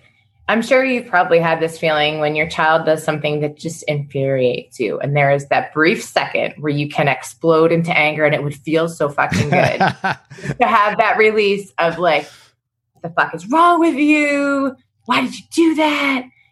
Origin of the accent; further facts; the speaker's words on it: Taunton, Massachusetts, United States; where I grew up in Taunton, Massachusetts.